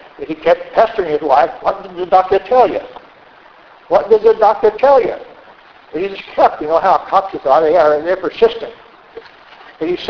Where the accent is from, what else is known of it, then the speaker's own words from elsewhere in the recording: Los Banos, California, United States; where do you come from in California? And I come right from almost the center of the state.